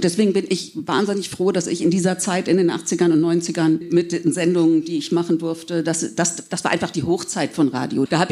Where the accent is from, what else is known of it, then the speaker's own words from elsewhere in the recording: Braunschweig, Lower Saxony, Germany; ich bin in Braunschweig groß geworden